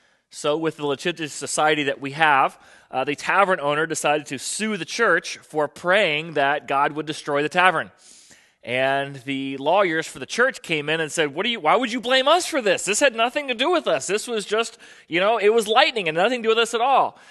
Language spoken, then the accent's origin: English; Florida, United States; also born or lived in Virginia Beach / Birmingham; now in Norfolk, United States; I was born here in Virginia Beach, grew up in South Florida, which is why this whole snow thing is still foreign to me.